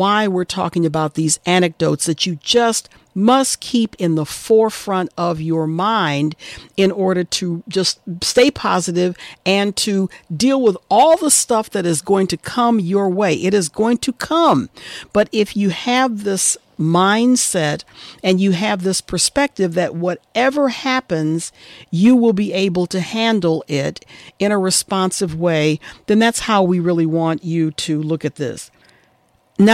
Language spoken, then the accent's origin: English; Detroit, Michigan, United States; and my hometown of Detroit, it's now a whopping 2 degrees.